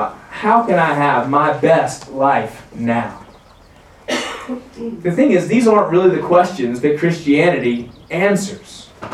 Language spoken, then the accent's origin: English; Jacksonville, Florida, United States; I am from Jacksonville, Florida. I'm the rector of Church of Our Savior there, and our mountains are smaller in Jacksonville.